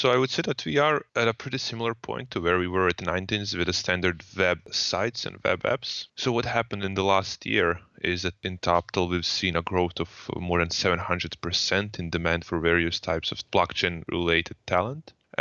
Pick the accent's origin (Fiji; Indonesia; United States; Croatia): Croatia; I come from Croatia.